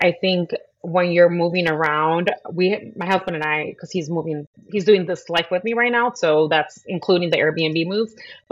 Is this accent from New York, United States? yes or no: no; Chicago, Illinois, United States; moved away as an adult; I'm originally from Chicago, so I am not from the West Coast. I am falling in love, though, real quick with California, but I am born and raised in the city of Chicago.